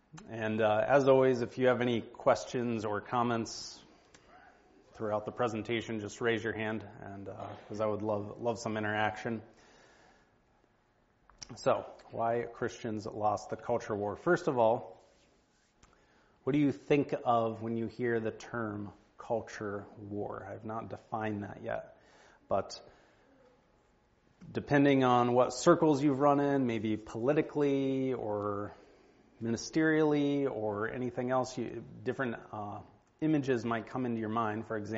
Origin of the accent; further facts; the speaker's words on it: East Coast, United States; I was raised on the East Coast, so I was somewhat near Virginia, for whatever that's worth.